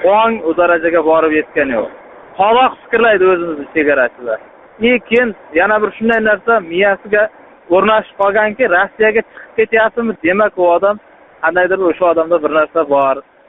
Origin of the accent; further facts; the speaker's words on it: Surxondaryo Region, Uzbekistan; Surxondaryodanman desam